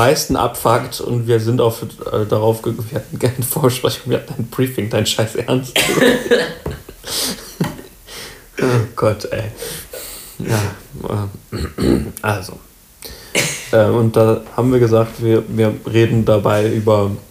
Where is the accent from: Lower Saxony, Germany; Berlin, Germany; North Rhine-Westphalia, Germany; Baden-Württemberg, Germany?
North Rhine-Westphalia, Germany; Mönchengladbach; Ich komme hier aus Mönchengladbach.